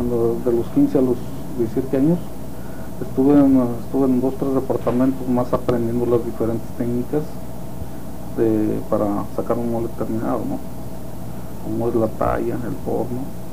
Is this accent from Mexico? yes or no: yes; Acapulco, Mexico; born there; Acapulco de Juárez, Jalisco.